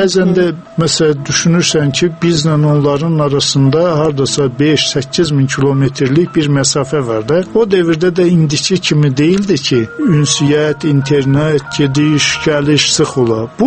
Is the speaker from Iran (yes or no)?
no; Gegharkunik, Armenia; mənim uşaqlıqda Göyçədə eşitdiyim bir hadisə